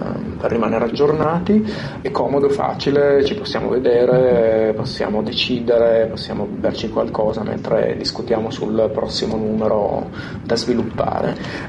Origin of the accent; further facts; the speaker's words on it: Turin, Piedmont, Italy; siamo tutti di Torino.